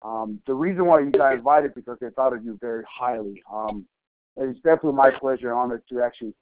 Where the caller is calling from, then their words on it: Dallas, Texas, United States; I'm actually calling from Dallas, Texas.